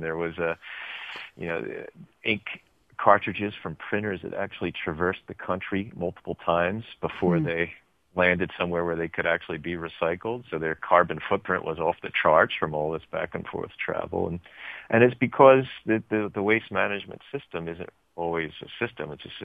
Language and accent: English; Philadelphia, Pennsylvania, United States; I grew up in Philadelphia, and we would put our wet waste, our food waste, into the separate bin in back of the house.